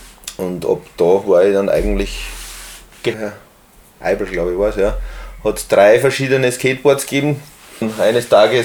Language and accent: German; Kuchl, Salzburg, Austria; Ich bin am Land aufgewachsen, in Kuchl, in einer Siedlung außerhalb vom Ort.